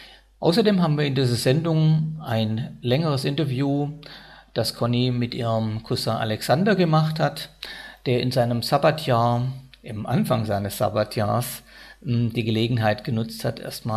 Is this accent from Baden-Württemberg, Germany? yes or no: yes; Pforzheim, Baden-Württemberg, Germany; mit meinem Rennrad von Esslingen am Neckar entlang bis Besigheim und weiter an der Enz entlang bis zu meiner Heimatstadt Pforzheim